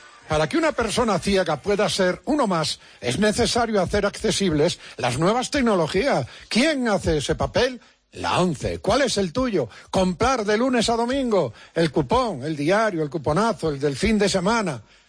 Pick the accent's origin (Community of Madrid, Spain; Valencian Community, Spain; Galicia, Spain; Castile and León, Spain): Galicia, Spain; Padrón; de Padrón, de mi pueblo.